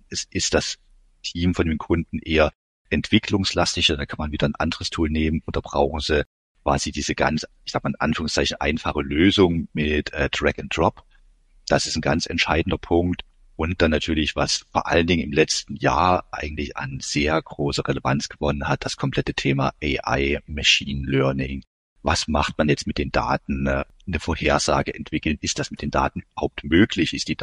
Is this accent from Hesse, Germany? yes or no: no; Pirna, Saxony, Germany; now in Jena, Germany; Also ich bin ursprünglich aus Dresden bzw. Pirna, bin dann zum Studium nach Jena gekommen